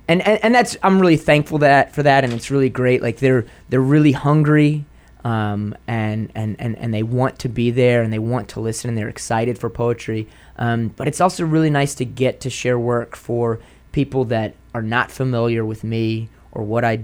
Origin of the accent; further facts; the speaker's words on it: New Orleans, Louisiana, United States; these sort of stacked observations of my life around me growing up in New Orleans.